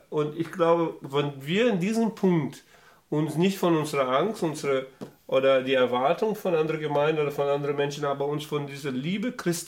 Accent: Brazil; German is a second language; also ich erinnere mich, als ich als Teenager in Brasilien schaute und überlegte, kann ich jemals, ne, nach Deutschland oder nach Europa

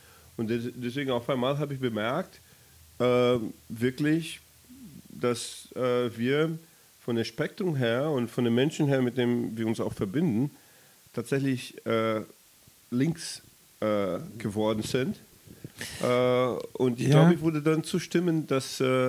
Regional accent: Brazil; im Moment für mich als Brasilianer besonders wichtig, gerade wenn ich mit anderen Brasilianern auch rede

